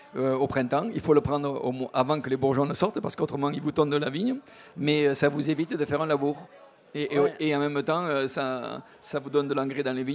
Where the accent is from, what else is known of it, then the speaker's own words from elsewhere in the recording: Montpellier, Occitanie, France; moi je suis montpelliérain de souche de plusieurs générations, donc j'avais envie de retourner dans mon pays natal